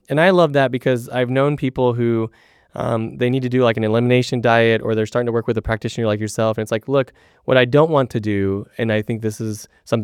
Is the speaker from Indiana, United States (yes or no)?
no; Houston, Texas, United States; In fact, I am actually from Houston. I'll be gone in a few days, but I need to get some training in with some of our great trainers out here.